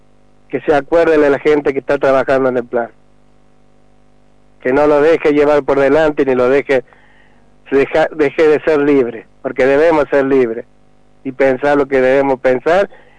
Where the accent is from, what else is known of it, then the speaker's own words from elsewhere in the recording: Río Cuarto, Córdoba, Argentina; born there; moved away as an adult; now in San Luis, Argentina; yo soy nacido en Río Cuarto, pero de los 20 años que me vine acá a San Luis, estuve en San Martín